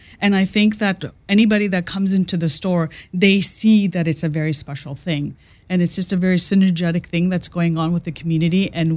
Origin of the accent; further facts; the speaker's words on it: Canada; We were raised in Canada and my grandparents moved from India to Canada to help raise us.